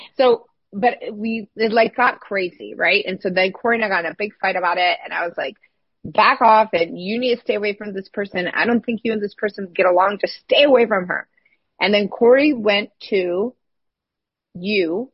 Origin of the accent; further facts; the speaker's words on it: Illinois, United States; I grew up in Illinois in farm country and my entire life, I was like, I mean, as a kid, I was like, why am I not in Paris?